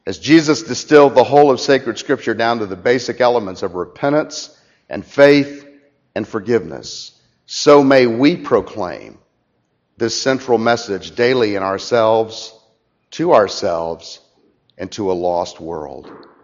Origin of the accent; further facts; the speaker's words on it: Orlando, Florida, United States; every time I went to see her in Lakeland growing up in Orlando, she read the Bible.